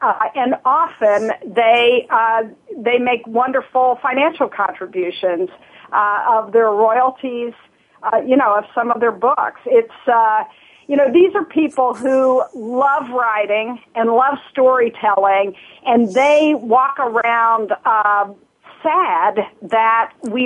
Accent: Ohio, United States; I grew up in Southern Ohio, and I went to an event in southern Ohio, close to where I grew up.

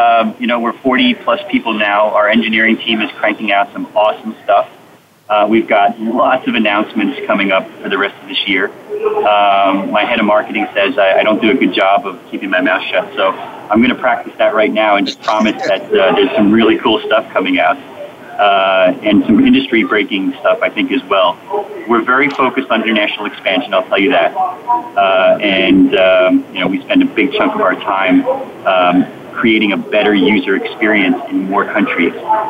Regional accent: United States; I'm an American and I love America

